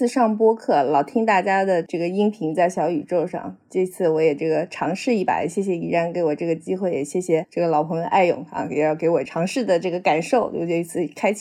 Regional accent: Hangzhou, Zhejiang, China; 因为我是杭州人，我从小长大环境

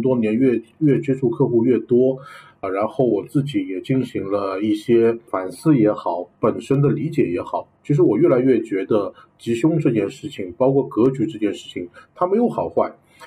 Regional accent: China; 因为我们中国人的话，他古代就流行叫做学好文武艺，货卖帝王家嘛。

